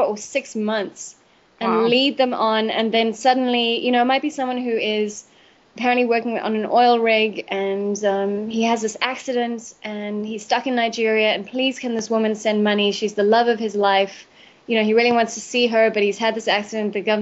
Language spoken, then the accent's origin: English; Johannesburg, Gauteng, South Africa; I grew up in Johannesburg, and I know the city very well.